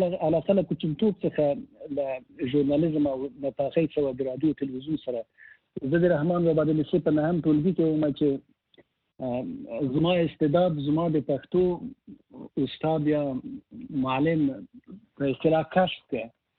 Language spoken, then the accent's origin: Pashto; Maidan Wardak, Afghanistan; زه د افغانستان یم. نو که بیا هم تاسو زیات تاکید کوئ چې د کوم ولایت یې نو خیر به ووایم، په افغانستان کې د وردګو له ولایت څخه یم